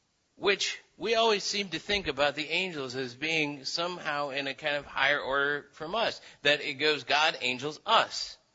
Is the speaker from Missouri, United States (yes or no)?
yes; St. Louis, Missouri, United States; That's why in my hometown of St. Louis, Missouri, that right around the corner from my parents' house, just a few blocks away, there is this store that is devoted entirely to guardian angels.